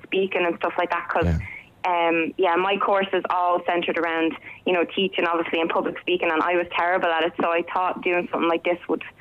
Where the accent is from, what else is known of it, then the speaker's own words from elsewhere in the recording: Dublin, Leinster, Ireland; I'm from Dublin.